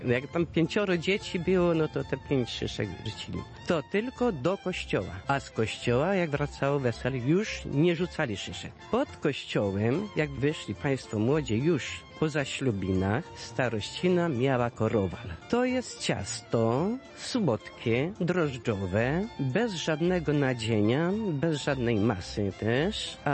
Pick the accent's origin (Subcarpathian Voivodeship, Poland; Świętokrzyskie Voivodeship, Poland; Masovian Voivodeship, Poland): Subcarpathian Voivodeship, Poland; Wólka Grodziska; jestem z Wólki Grodziskiej.